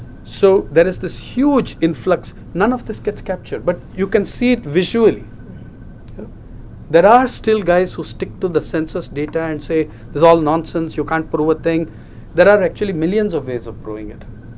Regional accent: Tamil Nadu, India; also born or lived in Delhi; now in Mumbai, India; my parents were. One came from Berhampur in Odisha, and what is now Odisha? One came from Kakinada in Andhra Pradesh. I was born and brought up in Tamil Nadu. I went on to do my higher education in Delhi, and I'm now living in Mumbai.

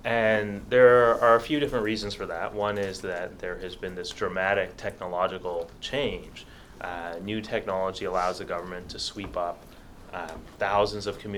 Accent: Canada; One of them is that I'm Canadian.

